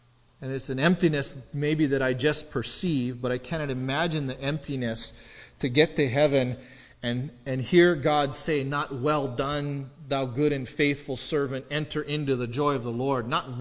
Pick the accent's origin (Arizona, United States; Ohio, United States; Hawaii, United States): Hawaii, United States; Kauai; There was a family that I grew up with on Kauai